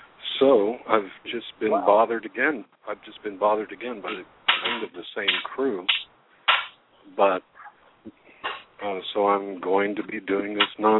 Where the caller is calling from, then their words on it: Georgia, United States; I'm calling from Georgia. I live at a landfill